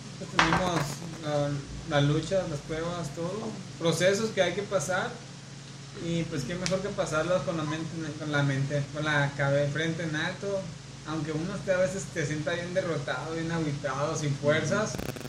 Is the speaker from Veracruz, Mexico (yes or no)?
no; Culiacán, Sinaloa, Mexico; los que somos de aquí de Culiacán